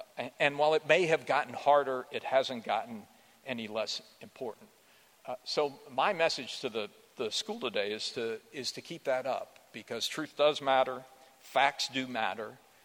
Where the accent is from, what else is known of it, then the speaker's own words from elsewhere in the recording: Chattanooga, Tennessee, United States; My very first job out of college was at the Chattanooga Times. It was my hometown newspaper.